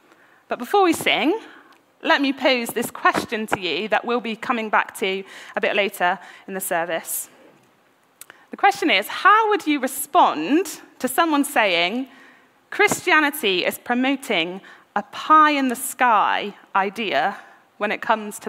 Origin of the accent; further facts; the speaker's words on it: Nottingham, East Midlands, United Kingdom; also born or lived in Worcester; now in Leicester, United Kingdom; I grew up in Nottingham, and my parents still live there in the house where I was a child.